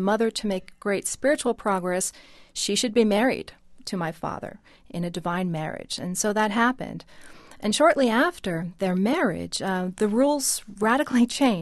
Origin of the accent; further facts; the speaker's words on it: Connecticut, United States; born there; I was born in Connecticut.